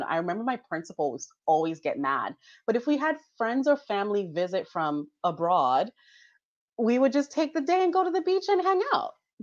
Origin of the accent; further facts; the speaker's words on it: Jamaica; I grew up in Jamaica, right? So we have we're fortunate enough to have great weather all the time.